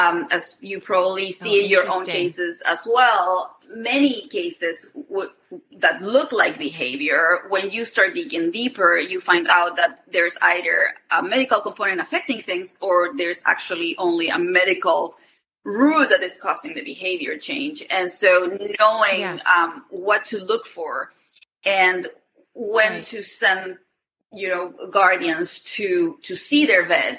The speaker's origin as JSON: {"language": "English", "country": "Chile", "second_language": "English", "said": "So I am originally from Chile. That's why the accent."}